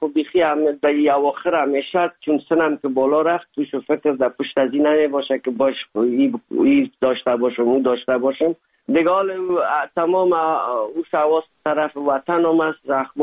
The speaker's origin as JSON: {"language": "Persian", "country": "Afghanistan", "moved": "yes", "lives_now": "Germany", "said": "زمانی که ما از افغانستان آمدیم"}